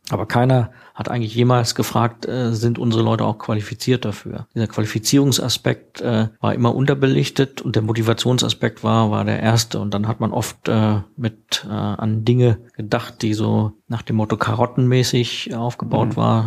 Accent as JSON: {"language": "German", "region": "Northern Germany", "country": "Germany", "said": "wie man bei uns in Norddeutschland sagt"}